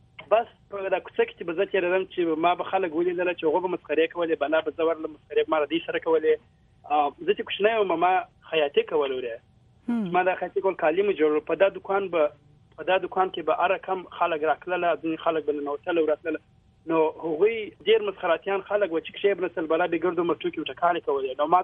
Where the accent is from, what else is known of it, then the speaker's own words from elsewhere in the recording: Quetta, Balochistan, Pakistan; also born or lived in Kandahar; now in United States; زه په کوټه کې پیدا شوم، زما مور او پلار چې دی وایي په کندهار کې پیدا شوی دی، کندهار کې د کابل دروازې دی. عمر ډېر ژوند په پاکستان کې تیر کړی دی، 14 کاله په پاکستان کې تیر کړی،